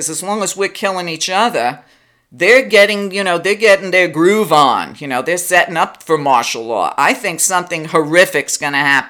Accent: Brooklyn, New York, United States; I grew up in East New York, Brooklyn at that time, which was a powder keg of racial rioting and whatnot.

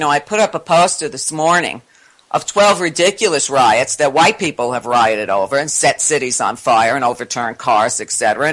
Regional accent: Brooklyn, New York, United States; I grew up in East New York in Brooklyn. And at the time, it was primarily black.

